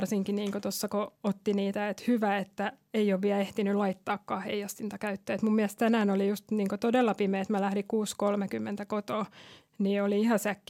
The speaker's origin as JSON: {"language": "Finnish", "town": "Tampere", "region": "Pirkanmaa", "country": "Finland", "said": "Ja koska ollaan tamperelaisia ja nähdään, että"}